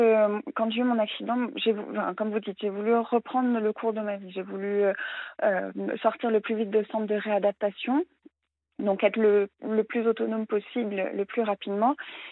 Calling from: Metz, Grand Est, France; Alors, j'ai 32 ans et je suis de Metz.

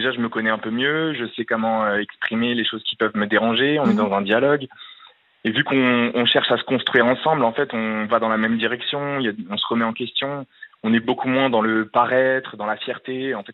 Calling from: Paris, Île-de-France, France; J'ai 25 ans et je viens de Paris.

